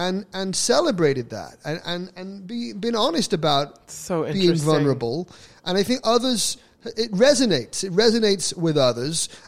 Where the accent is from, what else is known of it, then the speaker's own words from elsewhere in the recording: Manchester, North West England, United Kingdom; of Manchester